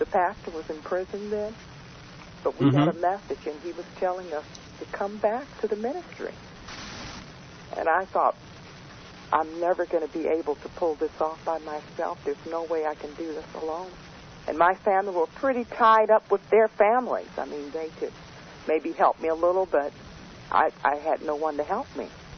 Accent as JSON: {"language": "English", "region": "Georgia", "country": "United States", "tie": "born or raised there", "said": "I was in the state of Georgia, my hometown."}